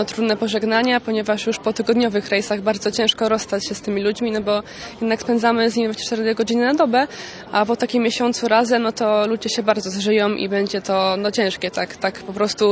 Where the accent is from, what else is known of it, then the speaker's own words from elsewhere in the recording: Warmian-Masurian Voivodeship, Poland; Jestem z Mazur